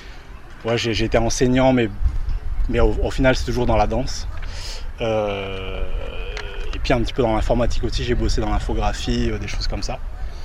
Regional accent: Madagascar; now in France; J'ai commencé du coup la danse hip-hop à Madagascar, avec la danse africaine, je suis de Madagascar d'origine.

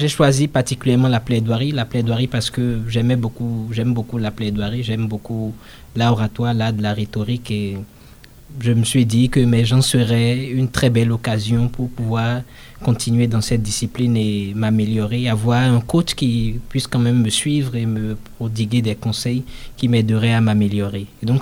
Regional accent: Benin; moved away as an adult; now in Grenoble, France; je viens du Bénin. Je suis arrivé à Grenoble en septembre 2020.

